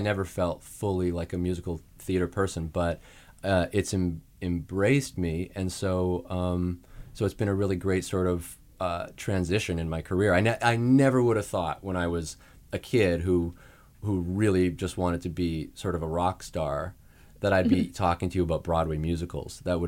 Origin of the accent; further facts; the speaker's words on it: Saskatoon, Saskatchewan, Canada; I'm from Saskatoon, Saskatchewan, in Canada.